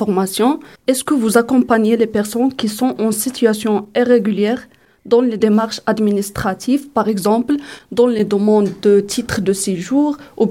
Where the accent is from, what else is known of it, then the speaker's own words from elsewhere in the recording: Morocco; je suis marocain.